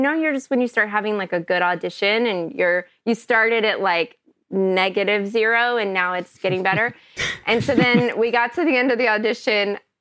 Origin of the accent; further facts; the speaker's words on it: Kentucky, United States; also born or lived in Chicago / Los Angeles; So I grew up in Kentucky. My dad was a pastor. My mom worked in a dentist office. I decided to go out for some model search, acting search, something, and ended up getting me to Chicago where I was modeling.